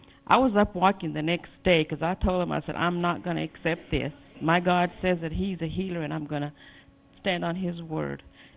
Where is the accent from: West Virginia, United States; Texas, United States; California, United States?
Texas, United States; Lubbock; I'm from Lubbock, Texas.